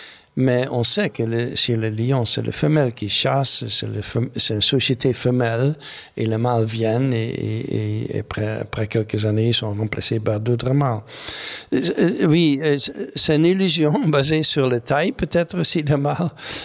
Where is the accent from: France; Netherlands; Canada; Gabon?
Netherlands; moved away; Pour moi, c'est un peu bizarre parce que je viens de la Hollande.